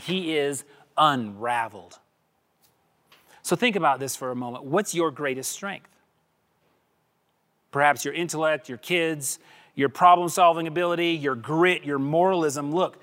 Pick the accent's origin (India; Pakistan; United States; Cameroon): United States; the South; And that does describe a bunch of people that I grew up with down in the South.